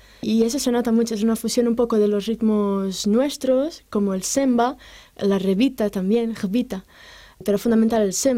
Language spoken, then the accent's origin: Spanish; Luanda, Luanda Province, Angola; yo soy angoleña, soy de Luanda, mis padres también, pero mis abuelos son de varios países lusófonos, de Portugal, de Brasil, de Cabo Verde y una abuela angoleña también